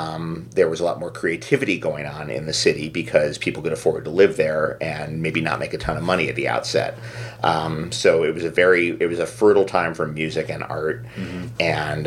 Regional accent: New York City, New York, United States; I'm really just in my recent years coming to terms with the sort of traumatic aspects of growing up in New York.

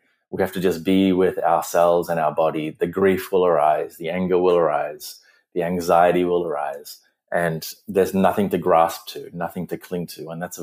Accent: Sri Lanka; now in Australia; I was an immigrant when I moved from Sri Lanka to Australia, and I experienced a lot of abuse and a lot of racial abuse and new country.

